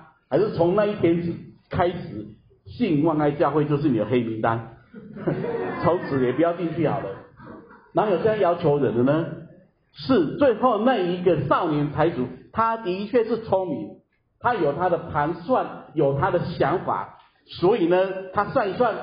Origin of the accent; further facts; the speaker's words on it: Taiwan; 我们今天我们台湾人常说的比登天还难的意思